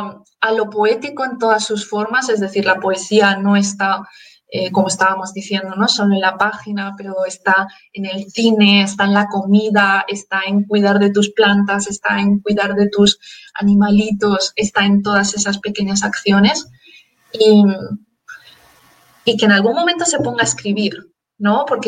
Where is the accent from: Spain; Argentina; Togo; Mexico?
Spain; Utiel, Valencian Community; now in Valencia, Spain; con 14 euros yo puedo sacarme dos billetes y medio a mi pueblo. Aquí desde Valencia ciudad puedo ir a Utiel, que está como a unos 80 kilómetros.